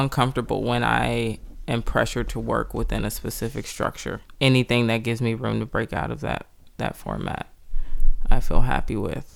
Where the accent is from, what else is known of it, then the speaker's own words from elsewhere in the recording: Oakland, California, United States; I was born in Berkeley, grew up in Oakland.